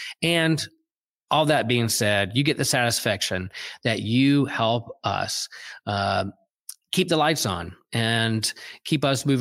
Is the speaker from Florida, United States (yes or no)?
no; Chapel Hill, North Carolina, United States; We are part of Theology Beer Camp in Chapel Hill, North Carolina, at my home church in my hometown.